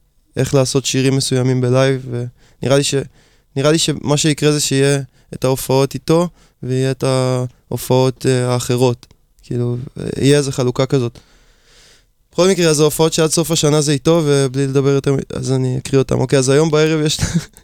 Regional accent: Rishon LeZion, Central District, Israel; אני מראשון.

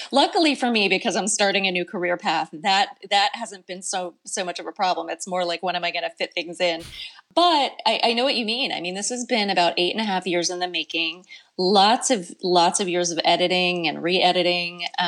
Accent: Phoenixville, Pennsylvania, United States; So the bookstore in my hometown here of Phoenixville, Pennsylvania, actually hasn't quite started doing things in person yet.

